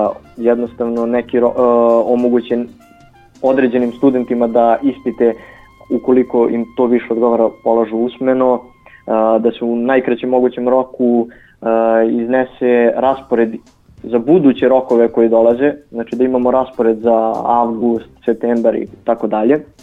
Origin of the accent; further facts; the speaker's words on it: Jagodina, Šumadija and Western Serbia, Serbia; ja inače nisam iz Kragujevca, ja sam iz Jagodine, to jest živim u Jagodini, studiram u Kragujevcu